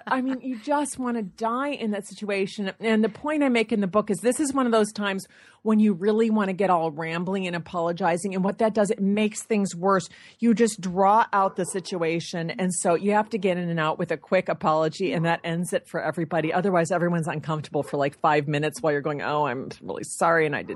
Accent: Michigan, United States; I'm from Michigan. I just don't like people that are very pretentious.

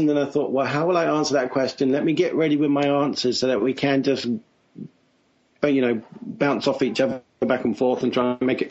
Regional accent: London, United Kingdom; moved away as an adult; now in United States; I was born and bred and spent all my life down south there. Yeah, I grew up in London, spent 22 years there, came over here with the Amblimation crew that was being relocated to start DreamWorks back in January of 96.

